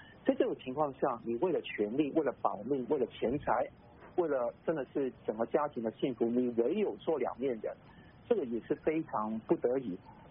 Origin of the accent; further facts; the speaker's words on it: China; 要显示我们本身中国人本身的那一种文化